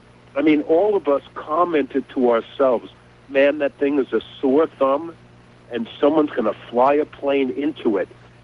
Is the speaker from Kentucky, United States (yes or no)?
no; New York, United States; accent: New York; now in Jensen Beach, United States; I'm in Florida. I'm in Jensen Beach, Florida, but obviously from my accent, I'm originally from New York.